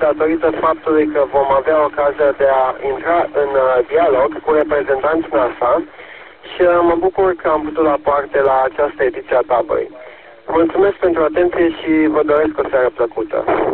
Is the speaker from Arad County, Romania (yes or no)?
yes; Arad, Arad County, Romania; sunt venit din Arad pentru prima dată